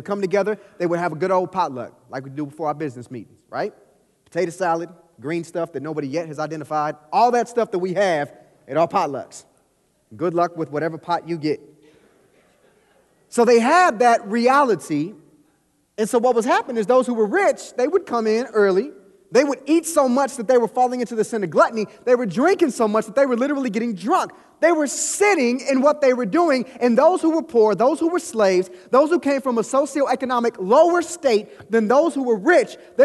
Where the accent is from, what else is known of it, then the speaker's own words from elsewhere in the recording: Kansas City, Missouri, United States; Born and raised in Kansas City, I know a little something about Missouri.